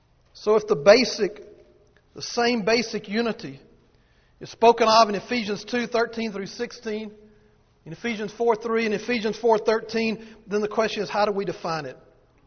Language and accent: English; Alabama, United States; I grew up in Alabama, and as a boy, we would travel around the southeast